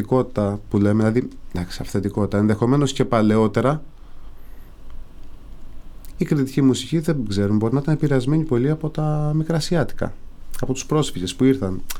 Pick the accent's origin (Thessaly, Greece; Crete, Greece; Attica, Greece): Crete, Greece; Zaros; Είναι ένα τραγούδι που μιλάει για το χωριό μου, το Ζαρό